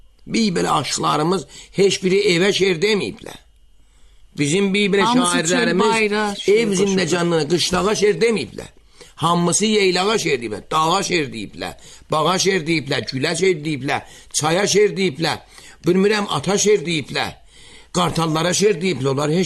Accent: Tabriz, East Azerbaijan, Iran; İndi məsələn, biz Təbrizliyik

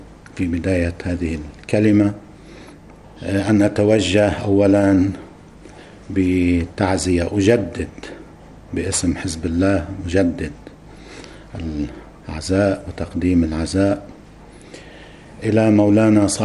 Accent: Lebanon; ما استجد عندنا في لبنان، ما يرتبط بوضعنا في لبنان.

